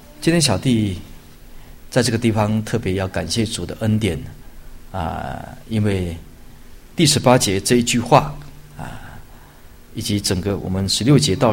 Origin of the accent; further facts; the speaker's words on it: Taiwan; 以我们台湾话来讲